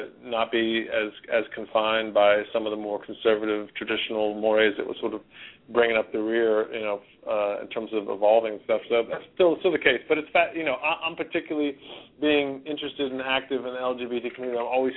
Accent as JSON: {"language": "English", "town": "Lynchburg", "region": "Virginia", "country": "United States", "said": "I'm from Southwest Virginia, a town called Lynchburg, sort of nestled there right beside the Blue Ridge Mountains, below Charlottesville and beside Roanoke, to the, east of the Shenandoah Valley."}